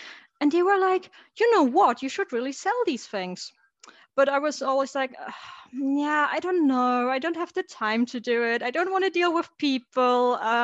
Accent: Germany; English is a second language; moved away as an adult; now in United Kingdom; I'm currently living in the UK. I'm originally from Germany, but moved over a few years ago for a job.

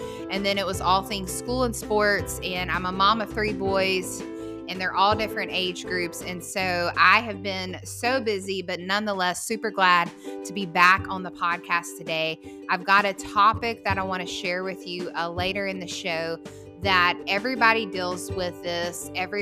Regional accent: the South, United States; now in Oregon; Now you know, I'm not born and raised here. I'm from the South. Love the South, but also love the PNW.

